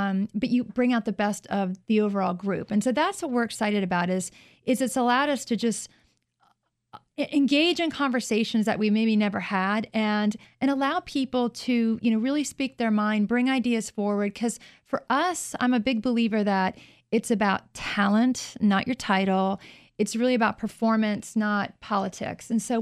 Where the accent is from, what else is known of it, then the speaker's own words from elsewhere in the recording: Fairfax, Virginia, United States; I grew up in Fairfax, Virginia.